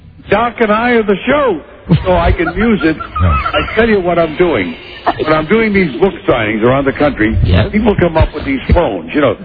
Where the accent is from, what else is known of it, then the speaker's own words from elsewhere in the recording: Detroit, Michigan, United States; born there; I didn't put that in the book. It has nothing to do with Johnny. I was born in Detroit.